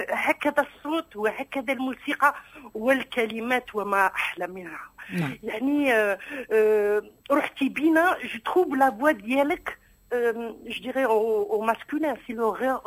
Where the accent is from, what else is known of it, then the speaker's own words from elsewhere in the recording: Algeria; انا من الجزائر، من اصل اندلسي من غرناطة.